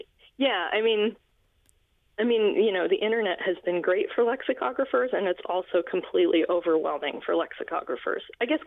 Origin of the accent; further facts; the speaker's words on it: Colorado, United States; I grew up in Colorado, and I have family all through the, you know, South Midland is what we call it in linguistics.